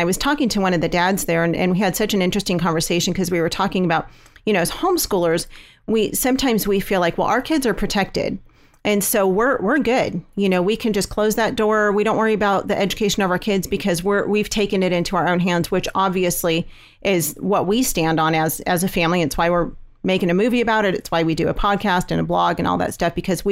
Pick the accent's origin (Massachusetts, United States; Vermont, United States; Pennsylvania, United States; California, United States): California, United States; We're from California.